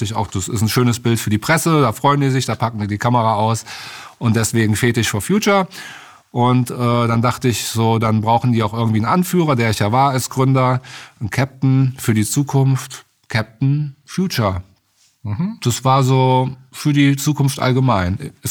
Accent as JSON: {"language": "German", "town": "Cologne", "region": "North Rhine-Westphalia", "country": "Germany", "lives_now": "Berlin, Germany", "said": "ich komme aus Berlin, ich wohne in Berlin, aber ich komme ursprünglich aus Köln am schönen Rhein."}